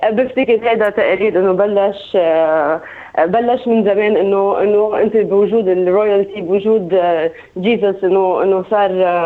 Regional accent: Lebanon; moved away as an adult; now in Australia; نحن صلينا من لبنان very recently

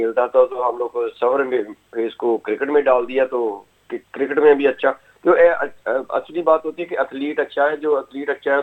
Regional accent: Punjab, India; पंजाब में मैं रहता हूँ, हम लोग पंजाब से हैं

